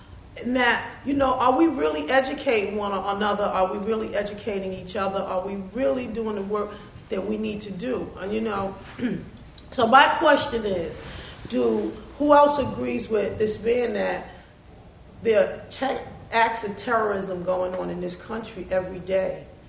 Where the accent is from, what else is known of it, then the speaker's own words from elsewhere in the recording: New York City, New York, United States; Because this is not a ghetto. I'm from Harlem. this is beautiful.